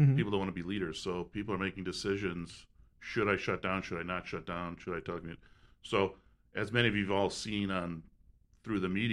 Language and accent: English; Palm Springs, California, United States; I'm from Palm Springs, earthquake country, right?